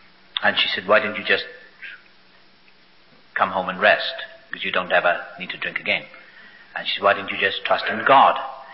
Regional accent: Wales, United Kingdom; Though I was born across the water in Wales. I'm Welsh.

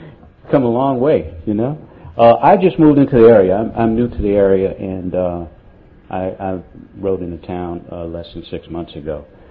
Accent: Miami, Florida, United States; I grew up in a section called Liberty City, not very well known for, you know, good living right now. But at the time I grew up in Liberty City in Miami

